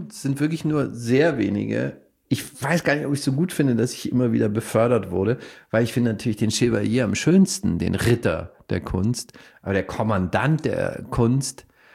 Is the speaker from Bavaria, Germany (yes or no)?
yes; Bavaria, Germany; born or raised there